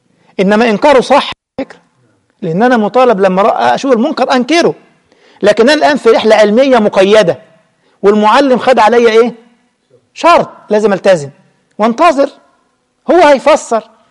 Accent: Egypt; ده الجماعة البسطاء عندنا في مصر يقول لك الكريم لا يضام.

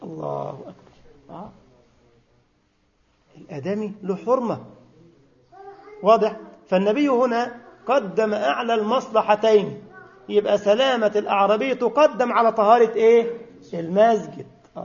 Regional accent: Egypt; وإحنا عندنا في مصر الأسقف من الخرى صانة

